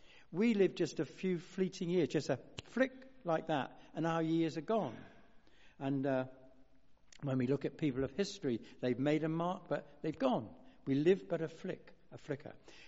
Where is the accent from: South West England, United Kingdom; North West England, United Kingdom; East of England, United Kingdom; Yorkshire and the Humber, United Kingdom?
South West England, United Kingdom; I was brought up in the West Country, and so I can pick up their accent